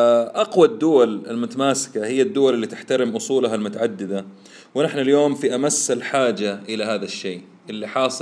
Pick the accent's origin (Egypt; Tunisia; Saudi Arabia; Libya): Saudi Arabia; طب ما احنا سعوديين،